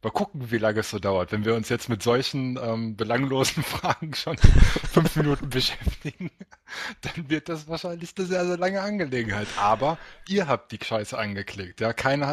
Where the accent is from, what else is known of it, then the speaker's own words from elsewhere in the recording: Dortmund, North Rhine-Westphalia, Germany; also born or lived in Hamburg; wurde ich in Dortmund geboren. Hab da bis zu meinem 18. Lebensjahr gewohnt, hab dann 5 Jahre in Hamburg gewohnt und habe in Hamburg City meine Ausbildung gemacht und bin jetzt wieder zurückgezogen in den Kreis Unna. Das ist in der Nähe von Dortmund.